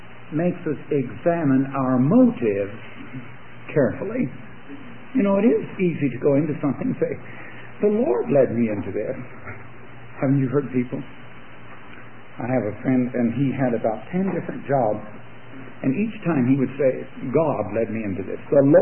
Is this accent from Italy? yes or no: no; Ireland; Being Irish, I hate to admit it